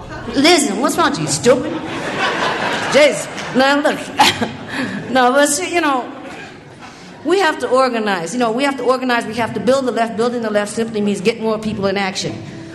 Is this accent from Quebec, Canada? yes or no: no; Nova Scotia, Canada